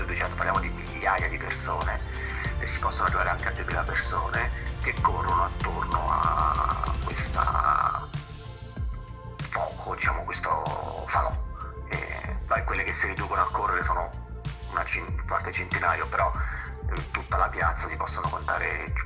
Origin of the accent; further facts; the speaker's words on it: Marche, Italy; faccio molta provincia vicino del mio paese, San Vettore di Tronto